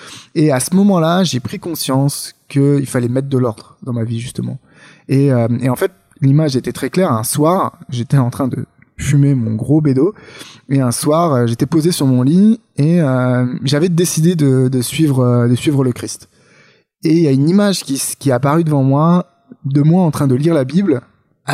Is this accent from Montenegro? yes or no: no; New Caledonia; moi j'ai grandi en Nouvelle-Calédonie